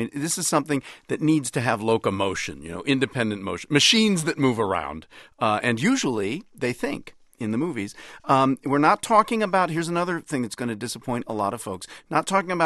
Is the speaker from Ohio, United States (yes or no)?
yes; Dayton, Ohio, United States; Right near my hometown of Dayton, I'm sorry.